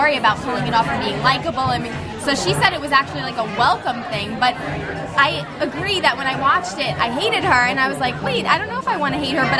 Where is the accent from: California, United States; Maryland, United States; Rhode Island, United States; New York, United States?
New York, United States; Wait a minute, I'm from New York.